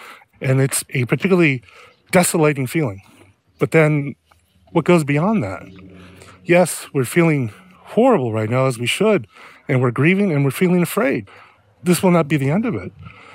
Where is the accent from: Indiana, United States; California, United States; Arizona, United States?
California, United States; San Francisco; from San Francisco, California.